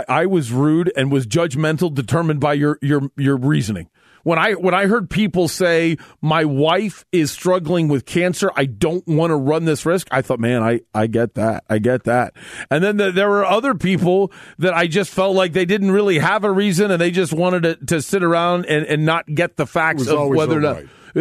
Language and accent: English; United States; As an American, man, I stand up for your right to do anything.